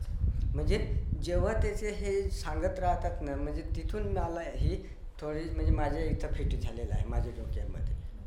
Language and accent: Marathi; Vadmal, Maharashtra, India; मी राहणार आहे वडमाळ सू, सुरगाणा तालुक्यातील माझं गाव आहे आणि नाशिक जिल्हा.